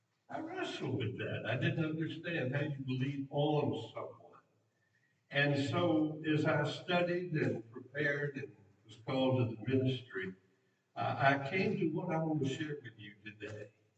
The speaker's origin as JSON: {"language": "English", "town": "Petersburg", "region": "Virginia", "country": "United States", "tie": "born there", "also_born_or_lived": "Colonial Heights", "said": "I was born in Petersburg. We moved to Colonial Heights in 1961"}